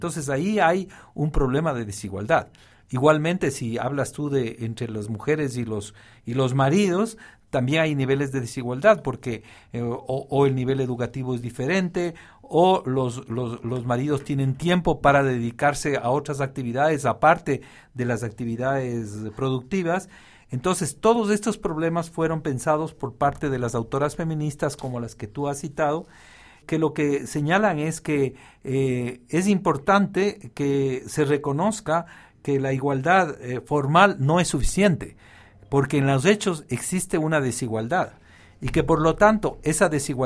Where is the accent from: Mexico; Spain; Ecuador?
Ecuador; como miembros de una nacionalidad, de una comunidad política, en este caso como ecuatorianos.